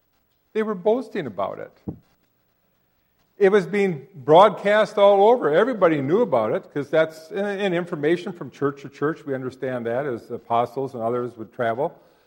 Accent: Winnemingo, United States; I grew up in Winnemingo, pretty much Norwegians.

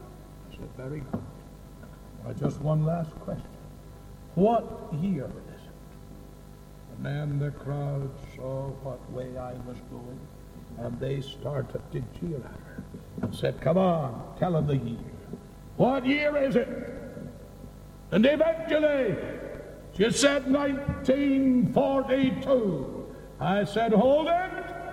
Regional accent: Northern Ireland, United Kingdom; I come from Northern Ireland.

